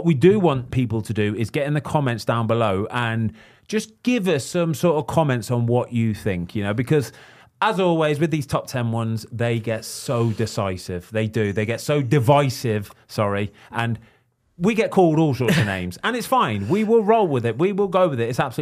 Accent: England, United Kingdom; Our decisions are going to be slightly persuaded by living in England, being British, being a football dominant country.

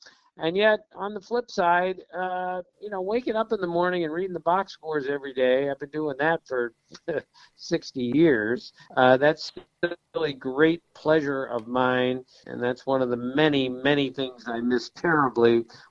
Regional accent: Maryland, United States; And I did, of course, keep my eye on the Orioles because they were in my home state.

